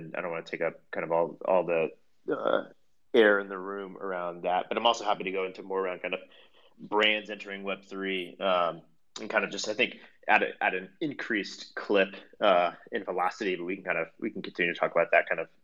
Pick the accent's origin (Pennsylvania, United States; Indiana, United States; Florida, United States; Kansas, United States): Indiana, United States; Indianapolis; This year, it was hosted in Indianapolis, based in Indiana, which is where my hometown is, where I'm based